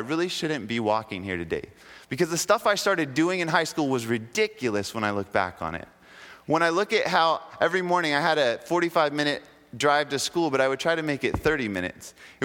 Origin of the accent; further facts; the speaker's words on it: United States; I'm an American, and I have the right to speed.